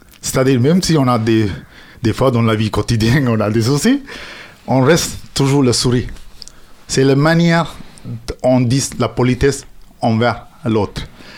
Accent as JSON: {"language": "French", "country": "Sri Lanka", "moved": "as an adult", "lives_now": "France", "said": "je viens de Sri Lanka. Comme expliqué, j'ai 44 ans."}